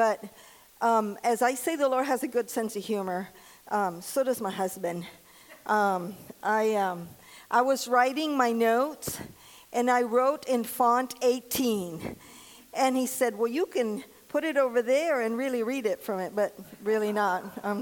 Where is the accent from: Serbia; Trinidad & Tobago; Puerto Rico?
Puerto Rico; I grew up in Puerto Rico, and some of you know that, some of you don't know that.